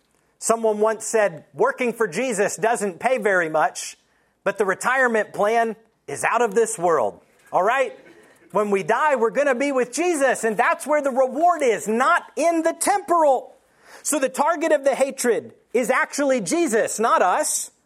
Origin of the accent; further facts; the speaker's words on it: Texas, United States; As an American, as a Texan